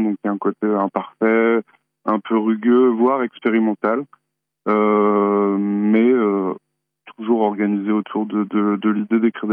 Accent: Lorient, Brittany, France; now in Le Mans, France; j'ai 36 ans. J'habite actuellement dans la ville du Mans, mais je suis d'originaire de Lorient.

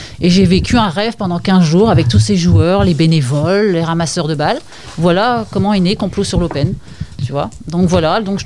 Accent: Concarneau, Brittany, France; born there; Ah, parce que je suis née ici, je suis née à Concarneau dans le Finistère.

